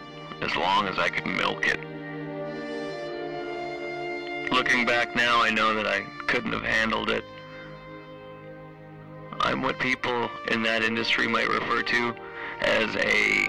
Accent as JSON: {"language": "English", "region": "Alberta", "country": "Canada", "tie": "born or raised there", "said": "as a young man growing up in Alberta, I always thought maybe that one day I would head up to the oil patch to see if I had what it took."}